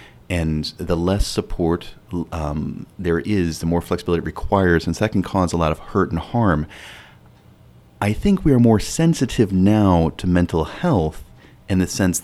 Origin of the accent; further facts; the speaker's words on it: Southeast, United States; also born or lived in Illinois; No, I grew up all over the Southeast United States. I was born outside Chicago and lived in several different places.